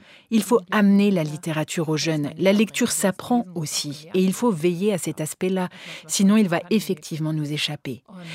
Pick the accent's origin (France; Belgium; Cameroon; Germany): Germany; Berlin; entre-temps j'ai 40 ans, je suis née à Berlin, j'ai grandi à Berlin.